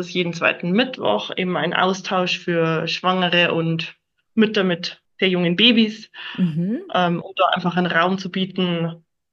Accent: Bavaria, Germany; Wie gesagt, ich komme aus dem Landkreis Regensburg.

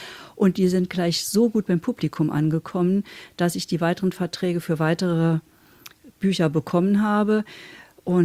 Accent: Saarlouis, Saarland, Germany; born there; im Saarland geboren, direkt an der französischen Grenze, also einen Steinwurf sozusagen entfernt in Saarlouis, der Sonnenstadt, der Gründung von Louis XIV.

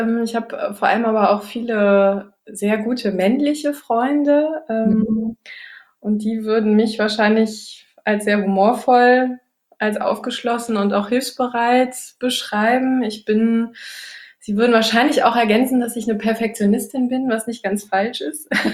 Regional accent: Northern Germany, Germany; now in Rhineland, Germany; Die Liebe hat mich ins Rheinland verschlagen. Ich bin aber eigentlich Norddeutsche und habe eigentlich auch die meiste Zeit meines Lebens im Norden verbracht, habe meine Kindheit am Ostseestrand verbracht und bin aber jetzt schon inzwischen seit gut 7 Jahren hier im Rheinland

